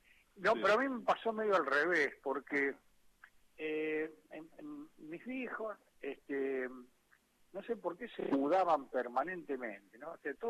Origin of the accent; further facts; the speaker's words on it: Córdoba, Argentina; born there; yo nací en Córdoba, nací en el barrio Cófico